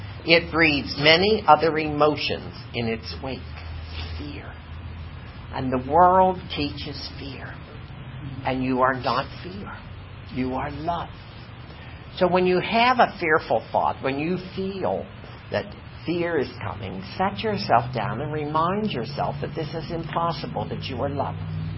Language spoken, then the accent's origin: English; Ireland; I have very thin skin, and I'm Irish, and I do not scar.